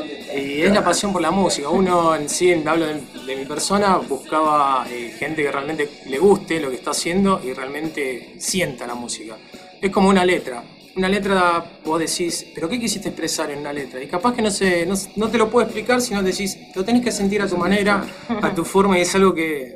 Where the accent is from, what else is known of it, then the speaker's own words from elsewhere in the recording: General San Martín, Buenos Aires Province, Argentina; yo soy de San Martín, parte del oeste y norte.